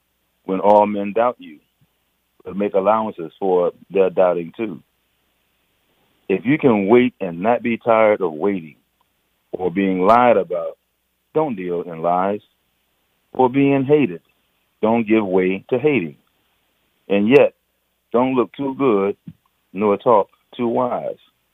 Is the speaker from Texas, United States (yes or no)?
no; Washington, District of Columbia, United States; And Keith and I grew up together in the Sibley Terrace community. of Southeast.